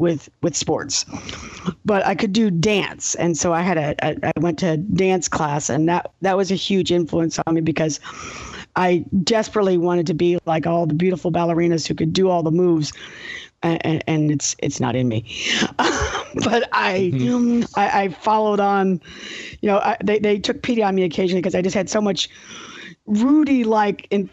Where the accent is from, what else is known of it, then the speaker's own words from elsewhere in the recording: Beaumont, Texas, United States; But I grew up in Beaumont, Texas, and one of the biggest influences of childhood